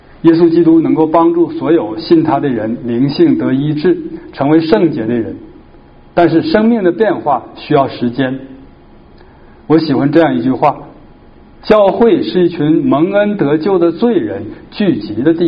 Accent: Northeast China, China; 就像我们东北人讲话，那很多时候别人听起来就像吵架一样。

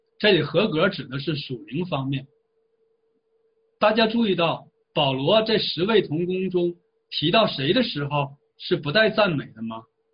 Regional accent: China; 在我们来自中国大陆的基督徒中，

